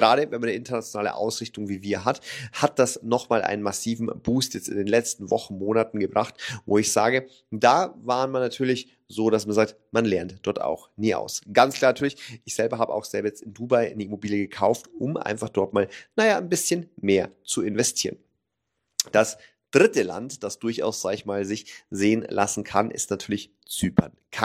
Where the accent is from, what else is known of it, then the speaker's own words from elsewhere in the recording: Germany; wo wir uns als Deutsche wirklich was abschauen könnten